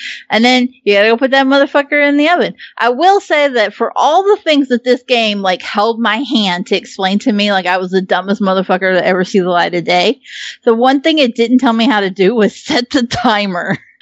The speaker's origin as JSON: {"language": "English", "country": "United States", "tie": "born there", "said": "I was born in America."}